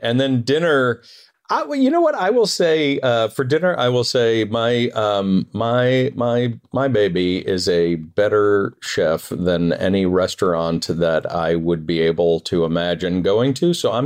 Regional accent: Northeast, United States; So even though I grew up in the Northeast, I feel like I was raised Southern.

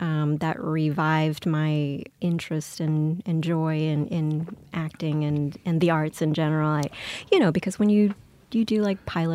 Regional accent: New Orleans, Louisiana, United States; Well, I grew up in Louisiana, mostly in New Orleans.

